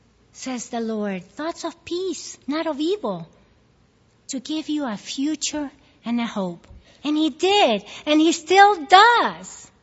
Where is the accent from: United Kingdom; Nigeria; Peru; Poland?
Peru; now in United States; I was born in Peru. My life was there. My family was there. My friends were there. I was happy. I was a real Peruvian. And then came a military dictatorship, and we moved to the States.